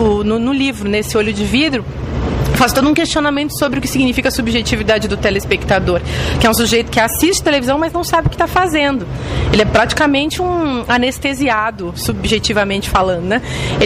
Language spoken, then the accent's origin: Portuguese; Vacaria, Rio Grande do Sul, Brazil; Eu cresci em Vacaria ouvindo Rádio Fátima.